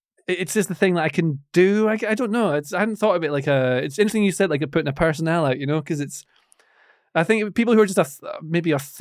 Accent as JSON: {"language": "English", "town": "Aberdeen", "region": "Scotland", "country": "United Kingdom", "tie": "born or raised there", "said": "Like I grew up in Aberdeen, and so everyone supports Aberdeen there."}